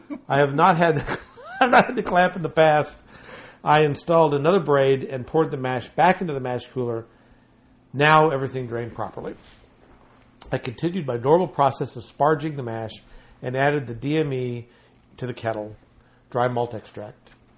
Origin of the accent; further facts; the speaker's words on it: Colorado Springs, Colorado, United States; My hometown.